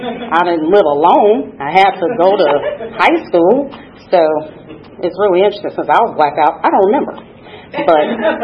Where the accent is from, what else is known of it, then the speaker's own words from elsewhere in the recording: Detroit, Michigan, United States; now in Atlanta, United States; I'm originally from Detroit. Before I got to Atlanta in 2009, I spent a few years in purgatory. Cincinnati, Ohio.